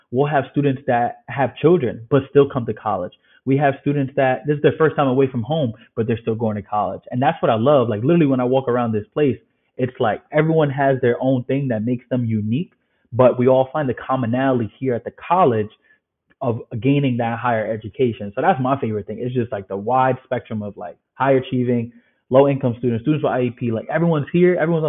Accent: Bronx, New York, United States; I'm a proud grad, class of 2018, first gen student, single family home, like all of that stuff, born and raised in the Bronx.

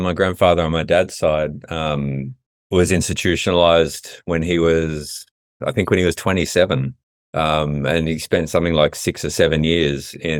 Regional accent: Blacktown, New South Wales, Australia; Growing up in Blacktown in Sydney's West, so I'd kind of identified when we moved there when I was, I think I was about 12 when we moved there

